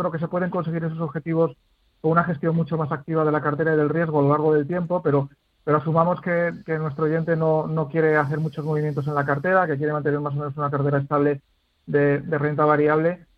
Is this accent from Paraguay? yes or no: no; Salamanca, Castile and León, Spain; Este paisano mío, porque yo también soy de Salamanca